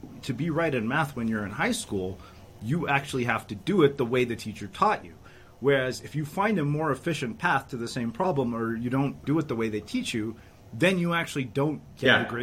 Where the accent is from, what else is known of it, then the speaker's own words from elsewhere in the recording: India; And of course I got straight A's in high school. I'm Indian.